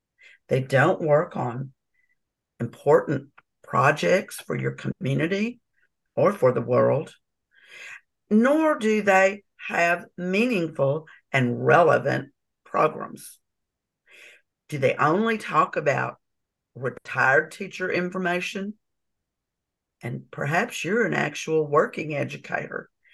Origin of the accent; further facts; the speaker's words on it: Texas, United States; I'm from Texas, and I am the other Southwest region rep for this committee.